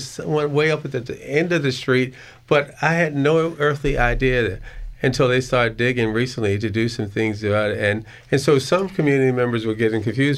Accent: Mayfield, United States; Actually, what happens, I grew up in Mayfield, and I saw those things all my life, and never paid attention to it

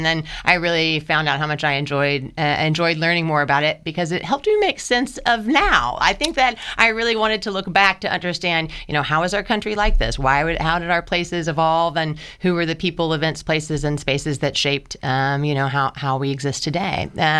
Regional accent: Kentucky, United States; I'm from Central Kentucky originally.

